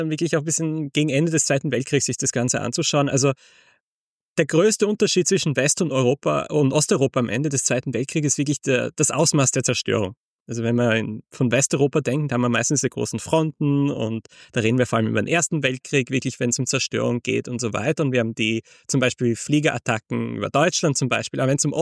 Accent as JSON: {"language": "German", "town": "Graz", "region": "Styria", "country": "Austria", "tie": "born or raised there", "moved": "as an adult", "lives_now": "England", "said": "Und ich bin dann entsprechend in Graz in Österreich zur Welt gekommen, dort aufgewachsen, man hört sie auch ein bisschen raus. Und dann hat es mich nach der Schulzeit, nach dem Zivildienst nach England verschlagen."}